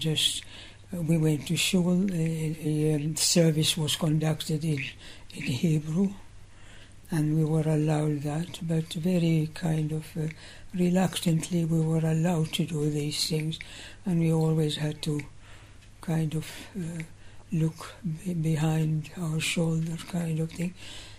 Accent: Baghdad, Baghdad Governorate, Iraq; born there; first language Arabic; English is a second language; I was born in Baghdad

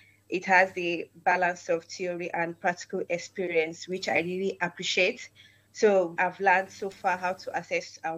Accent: Nigeria; I'm originally from Nigeria.

